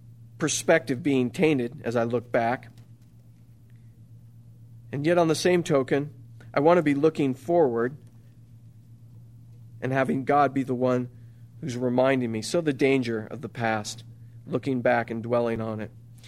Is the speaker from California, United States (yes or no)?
yes; California, United States; also born or lived in Illinois; I was born in Illinois, but grew up most of my life in California.